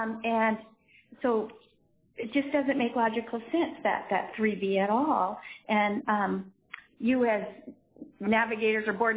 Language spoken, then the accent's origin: English; Eagle River, Alaska, United States; I'm here representing myself, and I'm from Eagle River